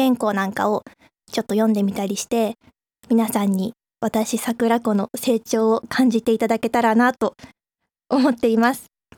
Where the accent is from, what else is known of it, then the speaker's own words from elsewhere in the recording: Ichikawa, Chiba, Japan; 出身地は千葉県の市川市で、生まれも育ちも市川で、ずっと22年間育ってきました。誕生日は3月の20日、春生まれです。